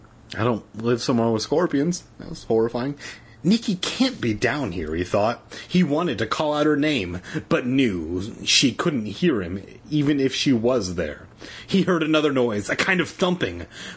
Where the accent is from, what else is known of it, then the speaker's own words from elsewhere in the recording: California, United States; By the way, growing up in Southern California, basements are very rare.